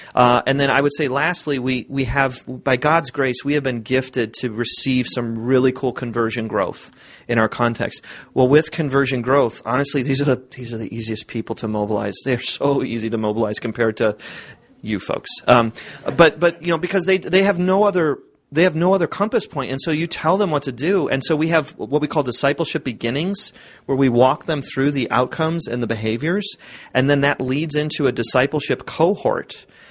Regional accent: Cleveland, Ohio, United States; also born or lived in Toledo; now in Buffalo, United States; I'm from Cleveland. I live in Buffalo. I went to school in Toledo, and I married a girl from Detroit.

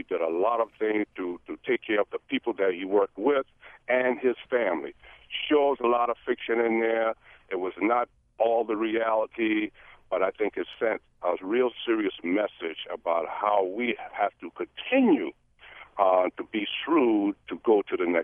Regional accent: South Carolina, United States; I'm from South Carolina. I grew up during that time.

